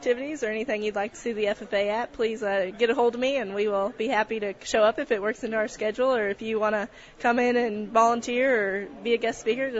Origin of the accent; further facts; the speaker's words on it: Jerseyville, Illinois, United States; So I grew up in the Jerseyville area. I actually went to Southwestern High School.